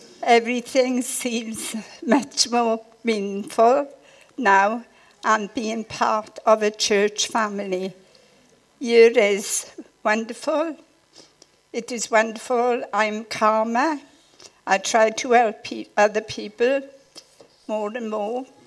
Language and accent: English; Merthyr, Wales, United Kingdom; born there; also born or lived in Aden / Singapore; now in Pencoed, United Kingdom; I was born in Merthyr in 1934, and I live in Pencoed.